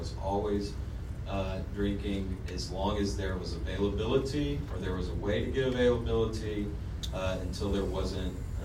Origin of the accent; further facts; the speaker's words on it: Austin, Texas, United States; now in San Antonio, United States; My home group is the Turning Point Men's Meeting in San Antonio, Texas, where I live. I'm originally from Austin.